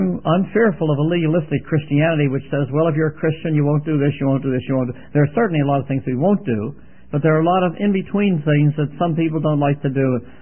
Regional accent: Pittsburgh, Pennsylvania, United States; I was raised near Pittsburgh, Pennsylvania. I was actually born in Pittsburgh, and our farm was not far from Pittsburgh.

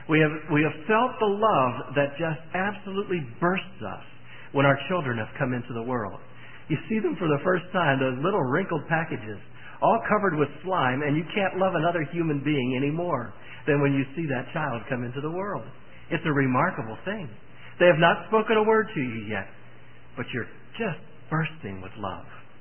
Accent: United States; And I must say that hanging my head as an American.

